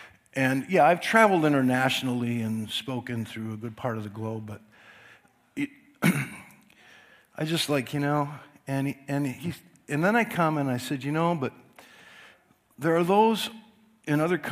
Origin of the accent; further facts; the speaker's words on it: United States; now I grew up in America, it's a different type of battle here.